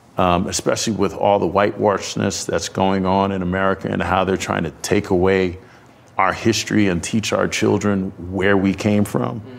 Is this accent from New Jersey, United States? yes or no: yes; South Orange, New Jersey, United States; like I grew up in South Orange, Maplewood, a predominantly white school